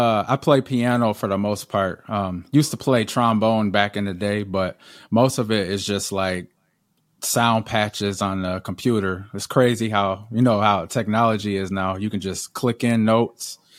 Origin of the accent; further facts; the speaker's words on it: Atlanta, Georgia, United States; I grew up in Atlanta, so music was all around me.